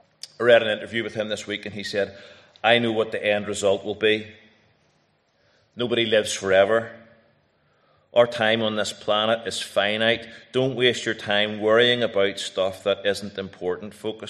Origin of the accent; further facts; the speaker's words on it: Northern Ireland, United Kingdom; As I stood at Windsor Park, National Stadium, singing the national anthem, cheering on my home country against Belarus, booing the Belarus players, cheering the Northern Ireland players